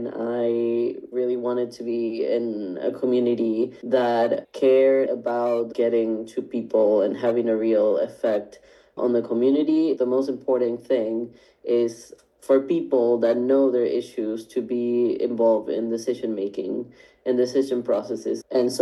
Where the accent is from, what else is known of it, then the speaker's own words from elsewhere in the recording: Andes, Argentina; now in Italy; I'm from Argentina, from the Andes region specifically.